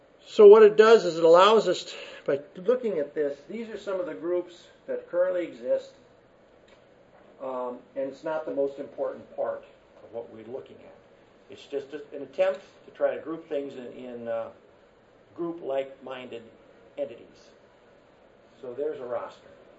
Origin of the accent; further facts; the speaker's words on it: Texas, United States; well, shucks, that's the way we've always called it, and because I'm from Texas, that's how it's going to be.